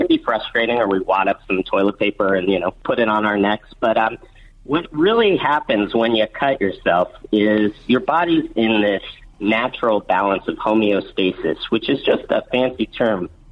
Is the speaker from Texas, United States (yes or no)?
no; Los Angeles, California, United States; I am a Southern California product. Grew up in L.A., born and raised.